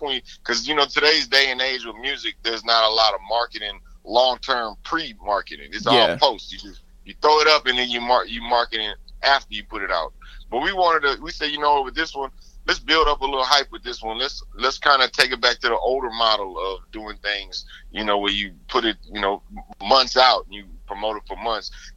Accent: Houston, Texas, United States; You know, to me, growing up in Houston, he was my

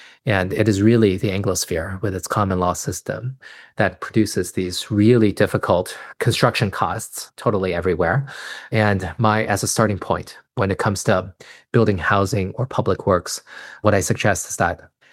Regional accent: Canada; Well, as a Canadian citizen, as someone who comes from a small country, I wonder

